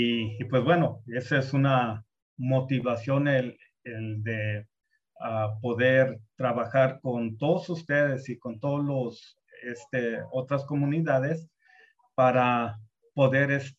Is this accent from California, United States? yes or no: yes; California, United States; also born or lived in San Luis Potosí / Mexico City; now in Guadalajara, Mexico; soy medio pocho porque sí crecí en Estados Unidos, no medio, más pocho que medio. Y pues bueno, Ya he estado viviendo en México, especialmente en Guadalajara, por ya casi 15 años.